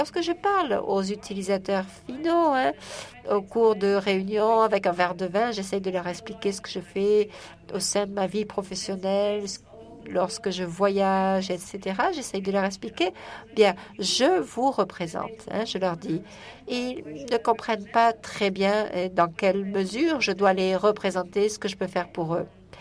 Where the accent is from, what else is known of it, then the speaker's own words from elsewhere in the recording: Hong Kong; je viens de Hong Kong et là-bas, et on vote actuellement en ligne